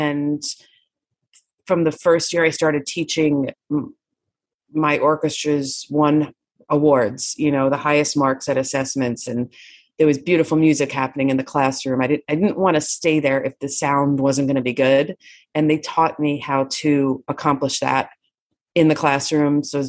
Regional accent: New York, United States; So in fourth grade, I grew up in New York, and you get to pick which instrument you want to play.

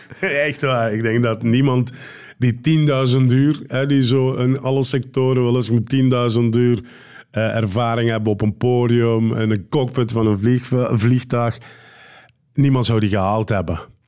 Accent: Limburg, Belgium; Ik ben van Belgisch Limburg, dus ik speelde de schoolvoorstellingen vaak in culturele centra in Limburg.

